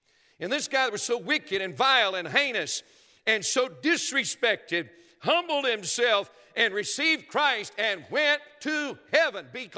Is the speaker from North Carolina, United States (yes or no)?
yes; North Carolina, United States; Your pastor's from West Virginia. I'm from North Carolina. He will understand this.